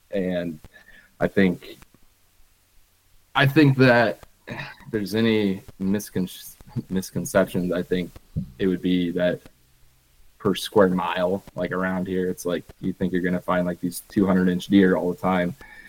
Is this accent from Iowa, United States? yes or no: yes; Perry, Iowa, United States; Yep. Pretty much just central Iowa. Actually grew up in Perry, Iowa. Yep. That's my hometown. And I've just been kind of around that area my entire life.